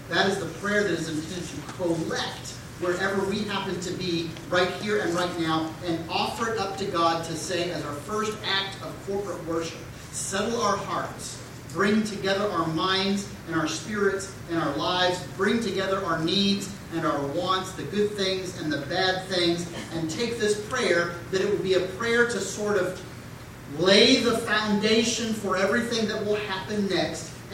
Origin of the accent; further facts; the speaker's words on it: Orlando, Florida, United States; kind of runs the gamut of what was available as elementary school growing up in Orlando